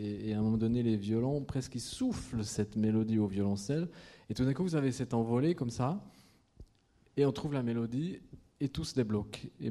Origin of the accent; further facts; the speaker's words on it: Fribourg, Switzerland; also born or lived in Châtel-Saint-Denis / Romont; je suis né à Châtel-Saint-Denis, ensuite j'ai habité un temps dans un petit village tout près de Romont. Ensuite, je suis venu habiter à Fribourg, oui.